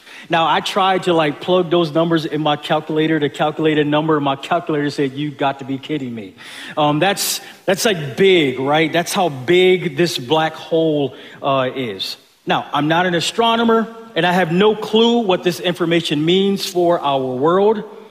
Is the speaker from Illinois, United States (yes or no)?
no; Buffalo, New York, United States; I'm planning a trip to my hometown of Buffalo to celebrate my 30-year high school reunion.